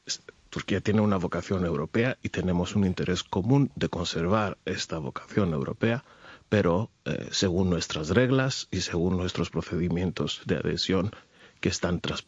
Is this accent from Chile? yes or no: no; Greece; Spanish is a second language; Yo soy griego, soy de nacionalidad griega.